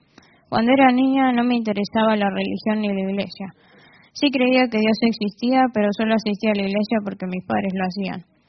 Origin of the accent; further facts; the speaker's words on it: Lobos, Buenos Aires Province, Argentina; born there; Nací en Lobos el 23 de mayo del 2007. En ese entonces mis padres tenían 3 años de casados. Los dos provenían de familias pentecostales.